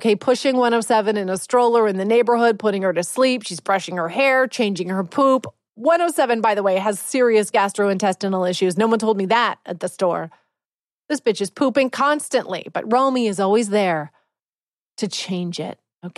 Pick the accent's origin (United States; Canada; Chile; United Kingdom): Canada; Like, I'm too Canadian for that.